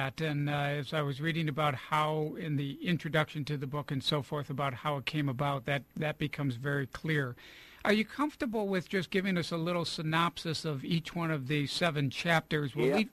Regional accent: New York, United States; I'm from New York, you know, so I'm like, okay, point taken.

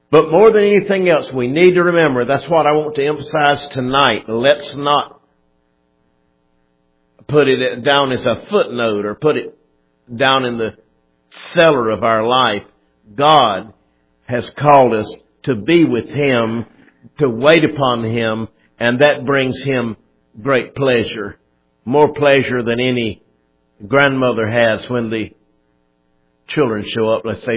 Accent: Lumberton, North Carolina, United States; also born or lived in Moore County; I was brought up in the summers in Moore County. I was born in Lumberton, was there school time in the winter with my parents.

